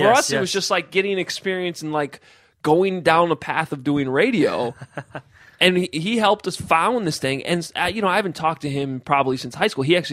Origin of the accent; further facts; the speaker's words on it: Chicago, Illinois, United States; I mean, we grew up in Chicago, so we kind of know what Bears fans are.